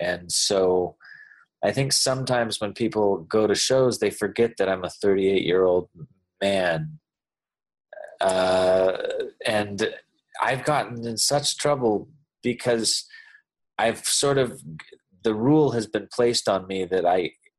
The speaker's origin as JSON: {"language": "English", "country": "United States", "said": "Well, as an American, we're so spoiled."}